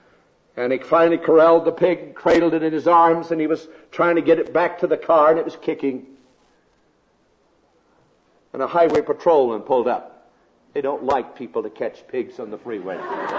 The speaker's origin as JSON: {"language": "English", "town": "Pocatello", "region": "Idaho", "country": "United States", "tie": "born or raised there", "moved": "as an adult", "said": "I've never gone to a graduating anniversary class since I left my hometown of Pocatello, Idaho. And when I left Pocatello, a soldier of the Salvation Army, and I left to go to the training school"}